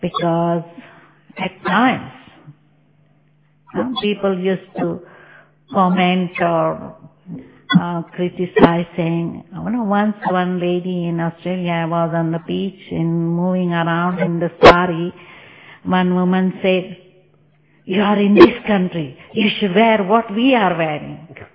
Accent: India; born there; I was born in India, and when I saw these teachings, I went to London and Australia and other countries.

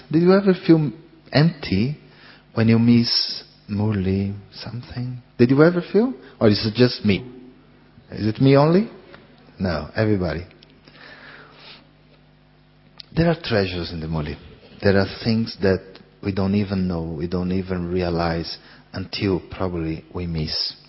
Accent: Colombia; English is a second language; I am from Colombia.

